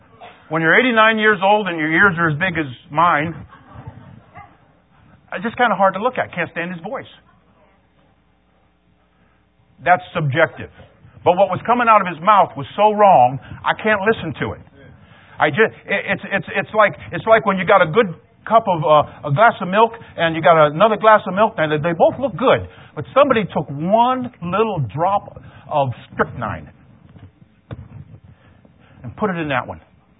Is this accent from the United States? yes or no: yes; United States; I'm glad I'm American, man. We still got some freedom.